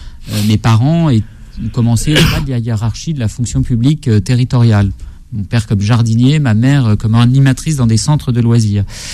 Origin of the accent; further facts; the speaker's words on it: La Courneuve, Île-de-France, France; also born or lived in Saint-Denis; je suis un enfant de la Courneuve. Je suis né à Saint-Denis. J'ai toujours vécu. Je vis à la Courneuve aujourd'hui. J'ai grandi dans la cité des 4000.